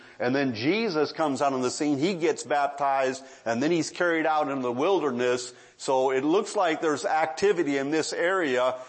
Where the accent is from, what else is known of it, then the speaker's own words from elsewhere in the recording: Detroit, Michigan, United States; I come from the Motor City. Anybody know where that's at? You know where that's at. You're going to say, well, that's Detroit.